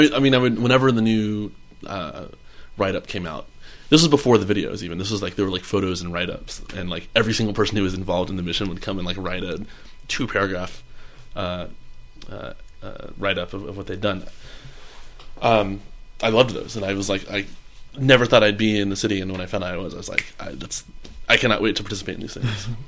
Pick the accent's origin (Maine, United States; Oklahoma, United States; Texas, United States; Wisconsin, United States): Texas, United States; Houston; now in New York City, United States; So I grew up in Houston area and went to school in Los Angeles